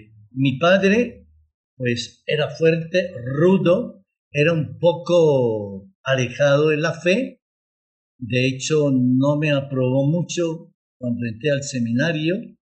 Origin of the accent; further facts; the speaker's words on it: Manizales, Caldas, Colombia; No, precisamente yo nací en Manizales, ciudad, porque mis padres, cuando ya crecieron mis hermanas, pues resolvieron venirse a Manizales para la educación de mis hermanas, ¿no? Entonces yo nací acá. Pues fui el menor.